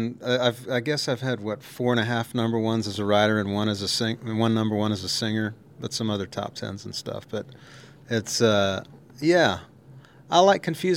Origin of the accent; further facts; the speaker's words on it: Texas, United States; And growing up in Texas, I'm like, I freaking won Songwriter of the Year with Wade and Heather.